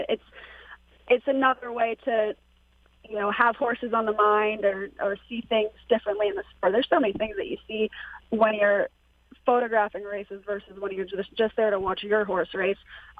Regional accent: New Hampshire, United States; I grew up with horses in New Hampshire, as was already stated.

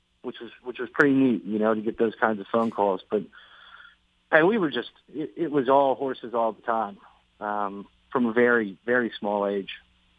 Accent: Maryland, United States; I mean, I grew up in Maryland.

